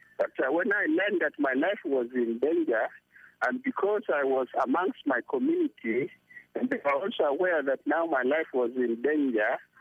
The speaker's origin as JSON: {"language": "English", "town": "Mundri", "region": "Western Equatoria", "country": "South Sudan", "tie": "born or raised there", "said": "I was very insecure in my hometown of Mundri."}